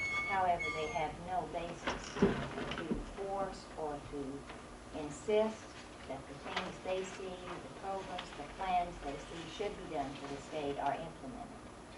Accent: Anchorage, Alaska, United States; I am from Anchorage

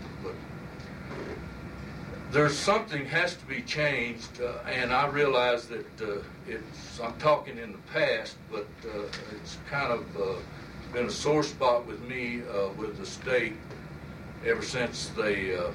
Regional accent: Fairbanks, Alaska, United States; I'm from Fairbanks. This is my mailing address.

